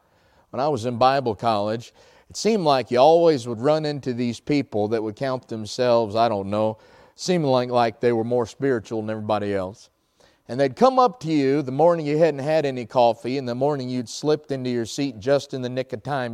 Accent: North Carolina, United States; I'm from North Carolina. My wife's from Florida. We met in Illinois. We're based out of Ohio.

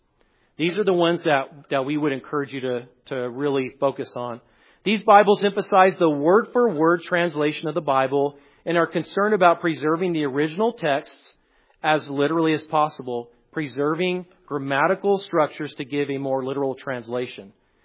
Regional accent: California, United States; before I moved here, I come from California, so please don't hold that against me.

